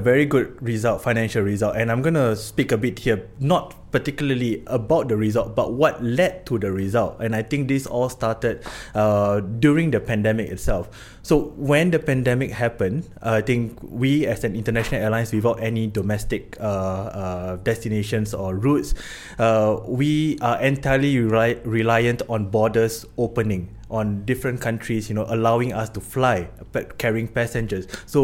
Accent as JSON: {"language": "English", "country": "Singapore", "lives_now": "Copenhagen, Denmark", "said": "I'm from Singapore"}